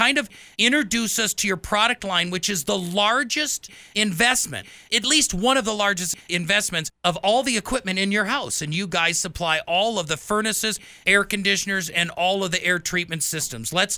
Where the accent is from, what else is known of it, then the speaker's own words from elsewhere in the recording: Wisconsin, United States; I was born and raised in Wisconsin. I know the craftsmanship. I'm a German myself.